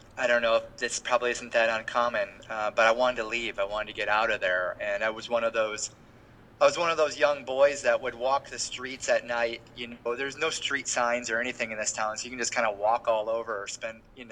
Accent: South Dakota, United States; I grew up in a very, very small town in South Dakota

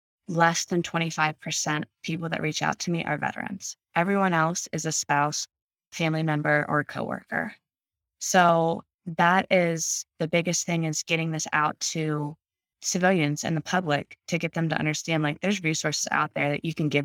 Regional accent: Pennsylvania, United States; I'm from a rural area in Pennsylvania we're smack in the middle. We're 3 hours from Pittsburgh and 3.5 hours to Philadelphia, and 3 hours to Baltimore. So like, there's nothing around us.

